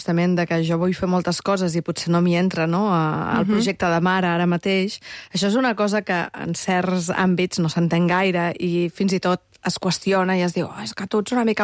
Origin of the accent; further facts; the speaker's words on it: Tarragona, Catalonia, Spain; quan jo, que sóc de Tarragona, sempre m'imagino la lloba capitolina